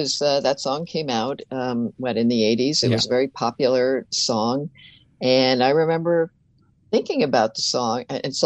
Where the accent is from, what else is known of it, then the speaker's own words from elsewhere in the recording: New Jersey, United States; born there; I was born in New Jersey. I was raised, you know, with hot dogs, apple pie, baseball, and Chevrolet.